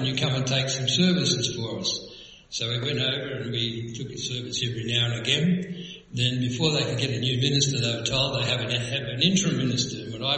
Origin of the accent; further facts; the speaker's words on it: Broken Hill, New South Wales, Australia; also born or lived in Melbourne; my wife and I grew up in Broken Hill. And then we moved, after we were married, we moved down here